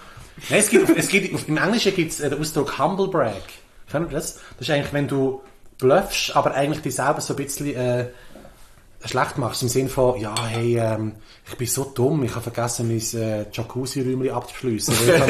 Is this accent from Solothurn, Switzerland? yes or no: yes; Trimbach, Solothurn, Switzerland; Also ich bin in Trimbach aufgewachsen.